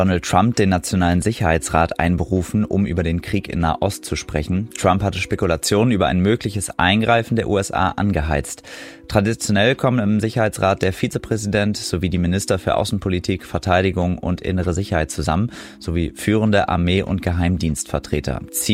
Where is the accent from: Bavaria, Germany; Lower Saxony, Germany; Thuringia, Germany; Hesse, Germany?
Lower Saxony, Germany; Osnabrück; an den beiden Bahnhöfen in meiner Heimatstadt Osnabrück, da gibt's auch jeweils Fahrradparkhäuser.